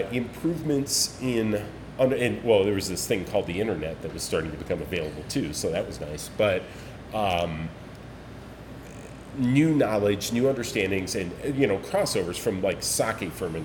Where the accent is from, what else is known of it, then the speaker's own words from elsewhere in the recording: Michigan, United States; Given that I was from Michigan